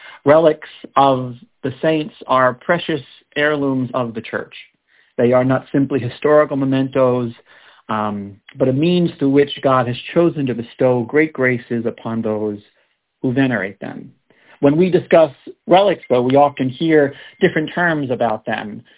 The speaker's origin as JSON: {"language": "English", "town": "Staten Island", "region": "New York", "country": "United States", "tie": "born or raised there", "said": "I grew up on Staten Island here in New York"}